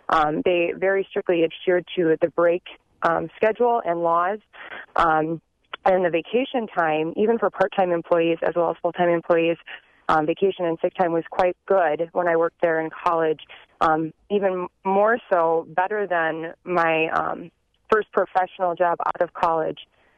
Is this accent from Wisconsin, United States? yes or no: yes; Eau Claire, Wisconsin, United States; I'm from Eau Claire, and I currently work now in my professional career